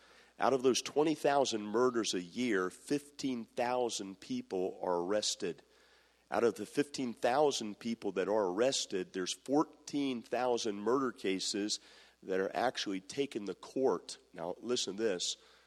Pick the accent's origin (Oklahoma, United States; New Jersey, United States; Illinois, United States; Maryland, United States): Maryland, United States; My home state, where I came from, the state of Maryland, practices the death penalty.